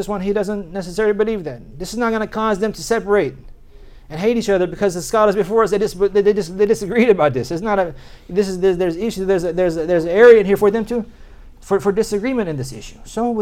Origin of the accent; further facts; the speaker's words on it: United States; I'm an American, right? So I grew up in America in disbelief.